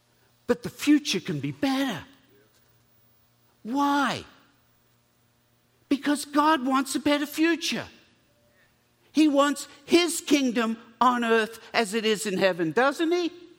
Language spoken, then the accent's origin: English; California, United States; also born or lived in Australia; You see, I'm both a Californian and Australian, and so sun is what I look forward to.